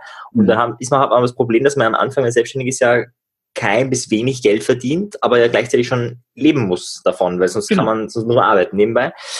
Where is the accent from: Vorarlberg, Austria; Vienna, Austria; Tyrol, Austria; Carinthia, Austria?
Carinthia, Austria; Klagenfurt; Ja, bei uns in Klagenfurt, ich bin ja von Klagenfurt